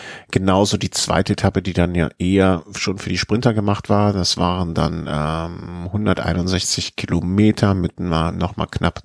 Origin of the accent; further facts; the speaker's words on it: Cologne, North Rhine-Westphalia, Germany; Wir Kölner kennen das.